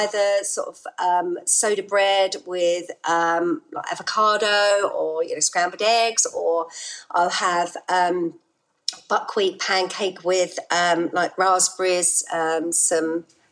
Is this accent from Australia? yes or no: no; London, United Kingdom; now in Norfolk, United Kingdom; I'm a Londoner, born and bred. I was brought up in Southeast London and then I moved to Norfolk 7 years ago